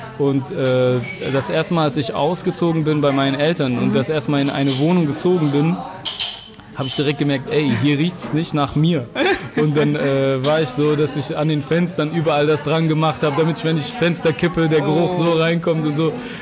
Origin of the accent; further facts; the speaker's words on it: Saudi Arabia; Ich komme aus Saudi-Arabien.